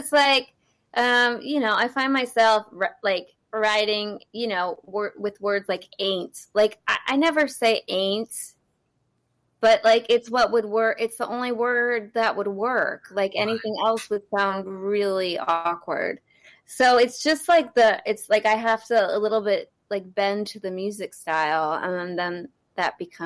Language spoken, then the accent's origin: English; San Francisco, California, United States; San Francisco.